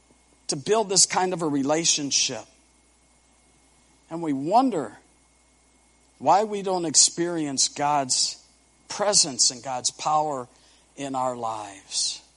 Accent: Detroit, Michigan, United States; I can remember growing up in Detroit, Michigan.

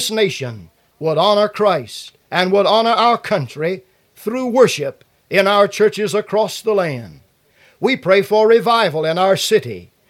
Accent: United States; born there; I am an American. I am an American by birth and by choice. Having been born in the United States of America makes me an American by birth.

